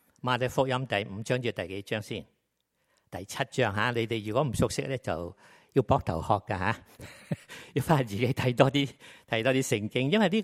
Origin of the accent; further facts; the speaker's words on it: China; 我们中国人讲到很少讲到我爱你，觉得很尴尬或者很丑